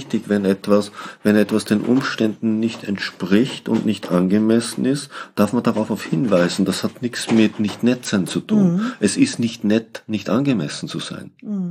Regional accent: Austria; Ich bin Österreicher

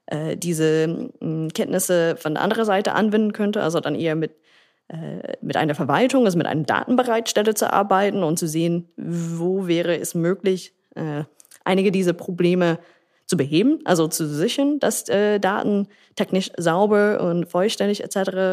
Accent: United States; German is a second language; moved away as an adult; now in Berlin, Germany; ich komme ursprünglich aus den USA. Ich bin seit 2013 in Deutschland, 2014 in Berlin.

